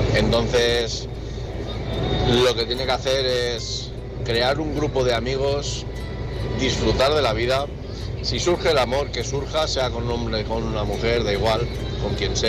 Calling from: Lleida, Catalonia, Spain; de Lleida

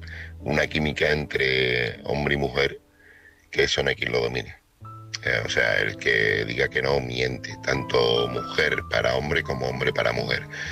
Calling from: Seville, Andalusia, Spain; corresponsal de Sevilla.

